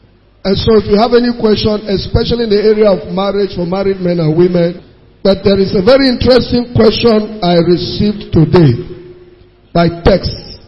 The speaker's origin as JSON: {"language": "English", "region": "Benue", "country": "Nigeria", "said": "I'm from Benue State."}